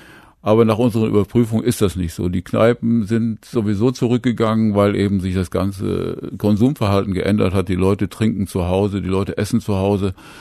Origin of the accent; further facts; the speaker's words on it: North Rhine-Westphalia, Germany; Es gibt hier so schöne, nette Geschäfte, die es bei uns im Sauerland gibt.